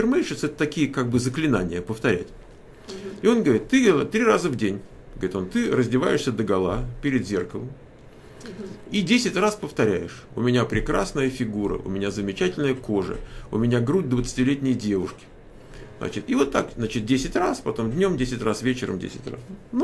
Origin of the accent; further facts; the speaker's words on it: Moscow, Russia; Я же москвич. Я учился вот возле Кремля, там 57-я школа математическая, там рядом. У Пушкинского музея. Я как бы Москву так еще помню.